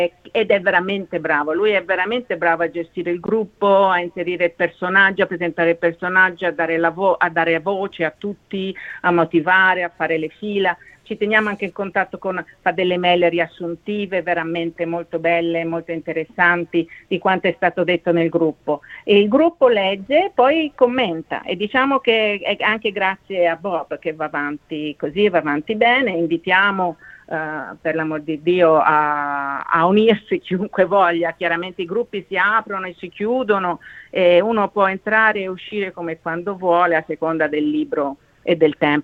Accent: Tuscany, Italy; Io sono toscana, non ho grande esperienza della realtà napoletana

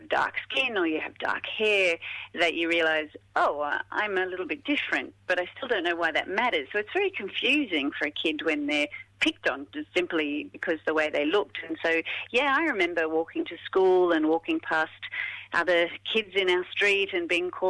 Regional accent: Sydney, New South Wales, Australia; born there; And yes, and I was born here in Sydney.

